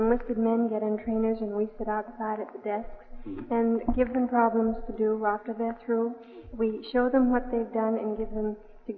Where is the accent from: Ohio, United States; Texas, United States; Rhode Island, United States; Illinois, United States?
Rhode Island, United States; He comes from Atlanta, Georgia, and I come from Rhode Island, but that makes it fine.